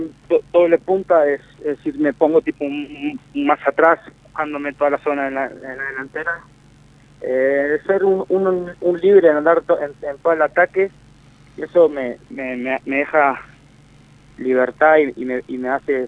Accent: Uruguay; somos todos uruguayos, ¿no?

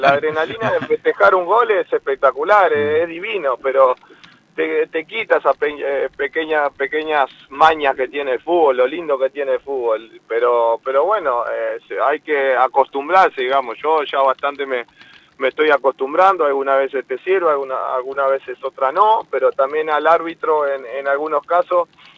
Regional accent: Uruguay; creo que es una linda oportunidad como uruguayo

